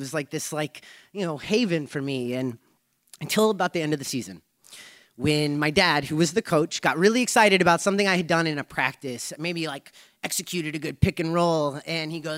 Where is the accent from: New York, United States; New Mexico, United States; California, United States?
New Mexico, United States; Albuquerque; Growing up in Albuquerque, I always had a very strong sense of self around my gender.